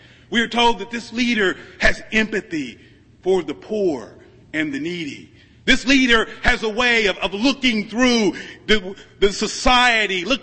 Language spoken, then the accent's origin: English; Missouri, United States; Now, I'm from Missouri, the Bible Belt. When I was growing up, repentance meant certain things.